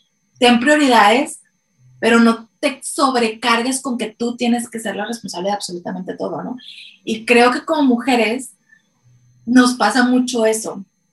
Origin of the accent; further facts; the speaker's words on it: Mexico; yo que crecí en México y lo sigo viendo mucho